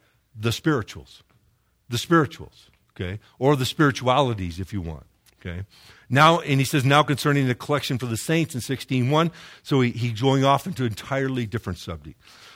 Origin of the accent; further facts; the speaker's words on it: Ireland; Trust me. I'm an Irishman.